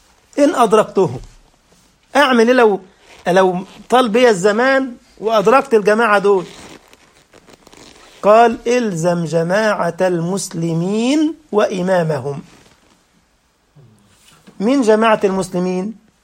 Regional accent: Egypt; كان مسؤول الدعوه في منطقه اسمها كتامه في الغربيه عندنا في مصر في طنطا

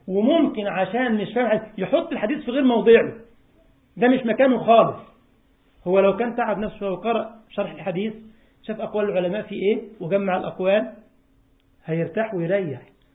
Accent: Egypt; زي اخ الله يبارك له، عندنا برضو في مصر، هو اخي ما شاء الله مجتهد في طلب العلم على خير يعني

